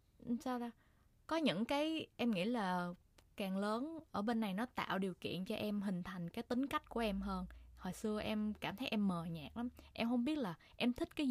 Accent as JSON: {"language": "Vietnamese", "region": "Ho Chi Minh City", "country": "Vietnam", "tie": "born or raised there", "said": "rồi từ nhỏ lớn là em ở Sài Gòn, không chưa bao giờ đi đâu"}